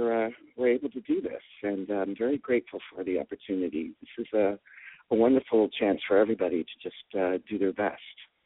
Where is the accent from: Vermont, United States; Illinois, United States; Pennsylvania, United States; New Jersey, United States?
New Jersey, United States; I'm a Jersey boy, but I got my Bachelor of Arts at Loyola University in Chicago. That's what brought me to the Midwest.